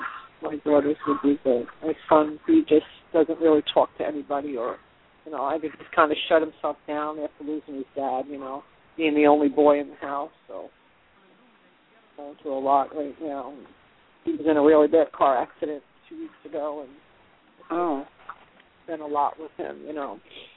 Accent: New York, United States; now in Carolinas, United States; my husband moved us to the Carolinas, and we're originally from New York

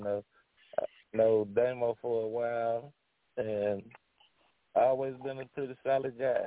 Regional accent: Jackson, Tennessee, United States; I'm from Jackson, Tennessee. I'm a longtime local musician

